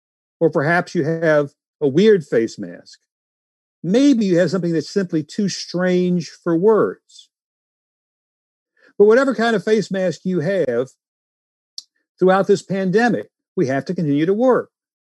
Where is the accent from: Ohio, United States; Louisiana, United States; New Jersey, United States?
Louisiana, United States; Look, I was born and raised in Louisiana, although I really talk fast for a Southerner.